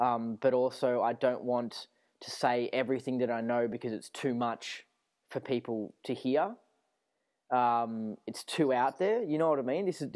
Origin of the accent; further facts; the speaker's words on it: Melbourne, Victoria, Australia; I'm from Melbourne, Australia. A pretty normal suburban sort of city, a city that's got like 4 million people or something like that.